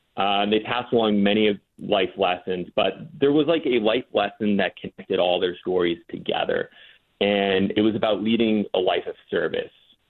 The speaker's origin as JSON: {"language": "English", "town": "Westbrook", "region": "Maine", "country": "United States", "tie": "born or raised there", "said": "Yeah, so I mean, like growing up, I grew up in Westbrook, Maine."}